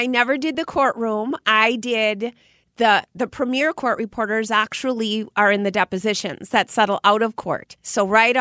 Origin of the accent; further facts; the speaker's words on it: Brookfield, Wisconsin, United States; It felt difficult because I grew up in Brookfield, and that year they changed the border.